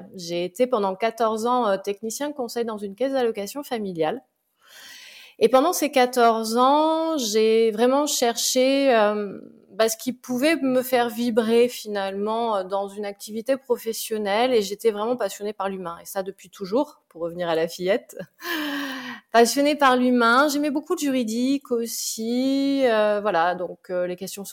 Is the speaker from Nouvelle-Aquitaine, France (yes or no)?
yes; Nouvelle-Aquitaine, France; j'ai très bientôt 45 ans. Je vis près de Bordeaux et je suis native de la région bordelaise. Voilà, d'accord, donc je suis restée près de chez moi.